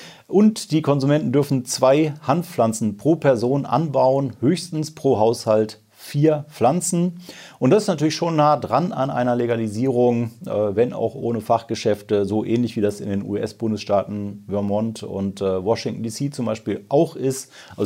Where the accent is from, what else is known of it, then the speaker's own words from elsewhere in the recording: Wuppertal, North Rhine-Westphalia, Germany; Gucken wir in meine Heimat, Bergisches Land, Wuppertal.